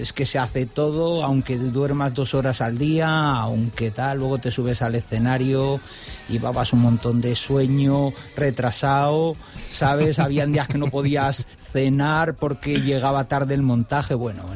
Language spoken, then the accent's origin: Spanish; San Juan de Mozarrífar, Aragon, Spain; nosotros aquí en Zaragoza, nosotros también somos de San Juan de Mozarrífar